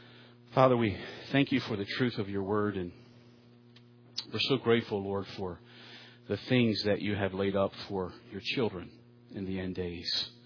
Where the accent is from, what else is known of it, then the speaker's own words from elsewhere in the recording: Baltimore, Maryland, United States; Now, I told you I'm from Baltimore.